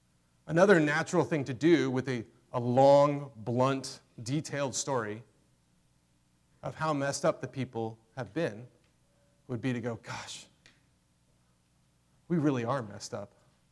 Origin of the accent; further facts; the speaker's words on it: Chapel Hill, North Carolina, United States; So I grew up in Chapel Hill, which is like the Corvallis of North Carolina, this sort of like highly educated, progressive enclave